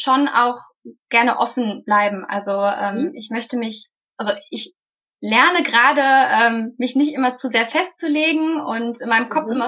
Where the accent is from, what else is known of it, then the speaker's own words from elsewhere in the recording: North Rhine-Westphalia, Germany; Also momentan pendle ich sehr viel zwischen Münster und meinem Heimatdorf. Und das Referendariat würde ich ganz gerne dann hier in der Nähe am Niederrhein irgendwo machen.